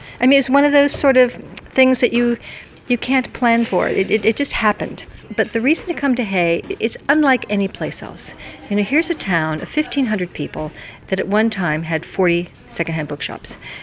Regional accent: Portland, Oregon, United States; now in United Kingdom; Well, I'm from Portland, Oregon, the home of actually, I think, the best bookshop in the world, and that's Powell's.

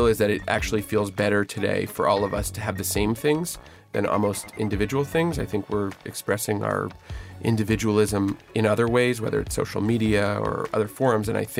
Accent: Montreal, Quebec, Canada; because I grew up in Montreal near them.

